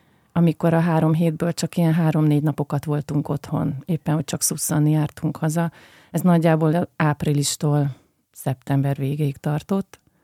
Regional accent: Budapest, Hungary; és még budapestiek is vagyunk, még mindehhez

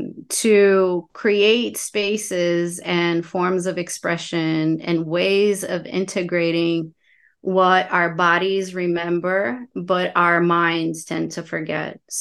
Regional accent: Brazil; moved away as an adult; now in United States; I come from Brazil. I lived there most of my life and into adult life, and find myself in the United States now

